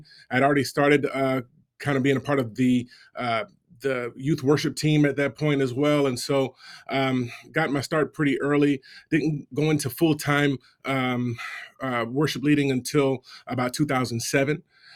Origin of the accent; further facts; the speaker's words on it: Georgia, United States; And so, you know, in my context, I grew up in Georgia, and so we didn't really have a youth band so much going on